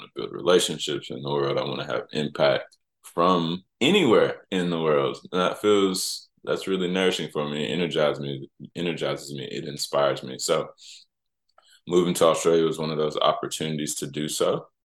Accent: Nashville, Tennessee, United States; I hail from Nashville, Tennessee in the United States.

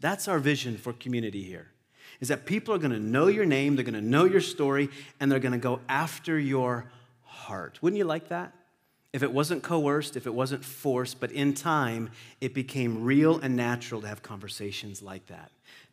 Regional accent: North Carolina, United States; Now, this little town had somewhere around 3,000 people. 3,000 people. There's my hometown, right there.

